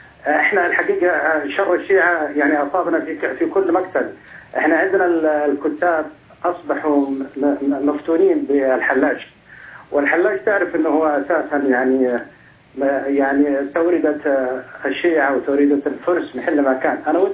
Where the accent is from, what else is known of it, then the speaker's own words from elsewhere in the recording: Saudi Arabia; عندنا في السعودية